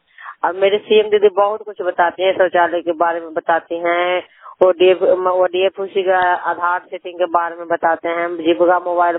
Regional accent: Kangarsarai, Bihar, India; मैं कांगड़सराय प्रार्थी कांगड़सराय प्रखंड से बोल रही हूँ, नालंदा जिला के रहने वाली हूँ।

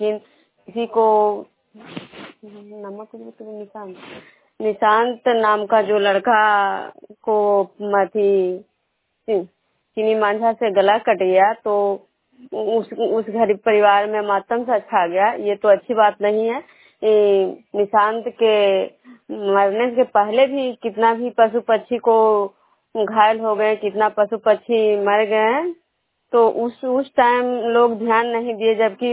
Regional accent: Bishnupur, Bihar, India; मैं बिष्णुपुर ग्राम खजरा पंचायत नालंदा जिला नगरनौसा प्रखंड के निवासी हूँ।

